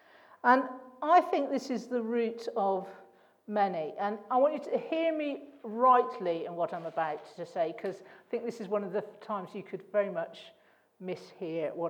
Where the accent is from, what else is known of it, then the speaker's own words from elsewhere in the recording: United Kingdom; because we're British and we don't have much to celebrate